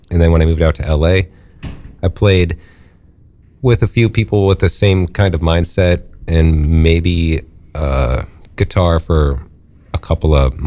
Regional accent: Vail, Colorado, United States; also born or lived in Denver; I grew up mostly in the mountains. Although I was born in Denver, and then I did like middle school through high school in around the Vail area.

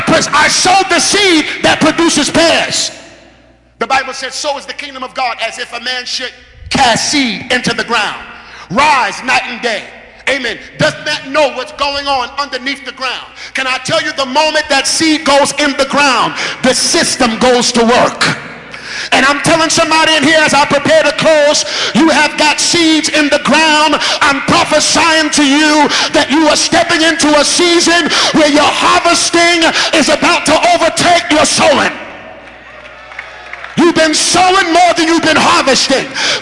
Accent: Brooklyn, New York, United States; I grew up in a nice household, nice environment, but I grew up in the Fort Greene area.

